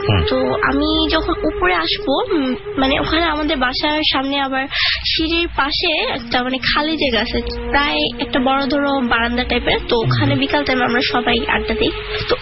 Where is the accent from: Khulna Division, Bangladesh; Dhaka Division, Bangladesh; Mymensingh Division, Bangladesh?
Dhaka Division, Bangladesh; Dhaka; আমার জন্ম ঢাকাতেই, তো আমার এলাকাটাই ফার্ম গেটের বসুন্ধরার আশেপাশে, মানে আওয়ালটাইম এখানেই থাকা হয়। আমি একটু আমার বাসার লোকেশনটা বলি, ওই বাসে আমি প্রায় 11 বছর থেকে এসেছি।